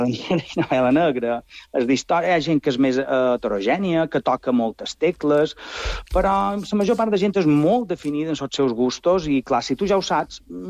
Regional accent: Palma, Balearic Islands, Spain; som de Son Sardina, també entenc una mica aquesta idiosincràsia pròpia del poble

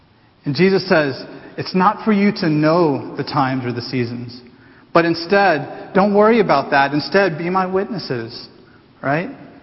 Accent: Houston, Texas, United States; Well, growing up in Houston, I remember, you know, the local ABC news station, their nightly news program was called Eyewitness News.

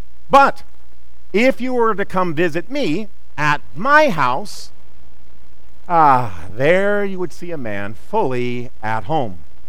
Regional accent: Missouri, United States; I grew up in Missouri.

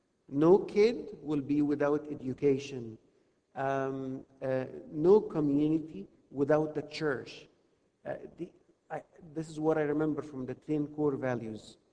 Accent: Beheira, Egypt; English is a second language; I was raised like the first 12 years of my life, I was raised in Bahira.

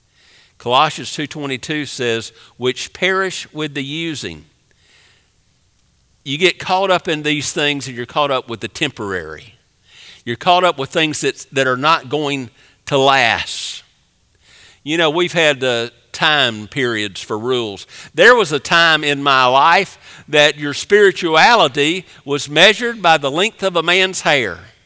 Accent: the South, United States; I grew up in the South like many of you, and we have pine trees.

